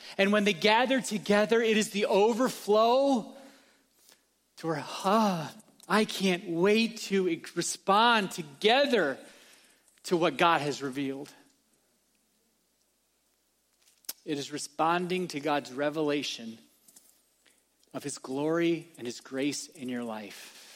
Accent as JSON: {"language": "English", "region": "Ohio", "country": "United States", "tie": "born or raised there", "said": "Me growing up in Ohio, I've never seen something like this."}